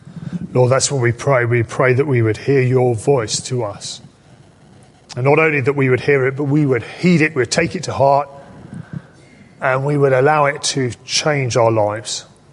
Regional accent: United Kingdom; But there is, I think, one significant disadvantage to being British.

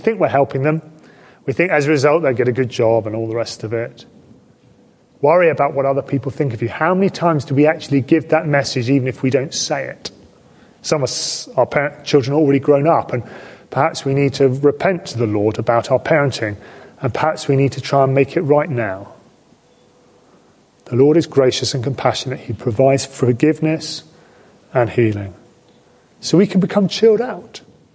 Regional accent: United Kingdom; what sort of person must I be as another British person?

